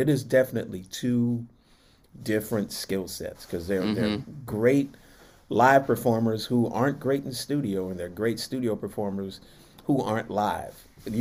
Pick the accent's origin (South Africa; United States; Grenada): United States; Los Angeles, California; And I remember growing up in Los Angeles, my great grandmother was a huge Dodgers fan.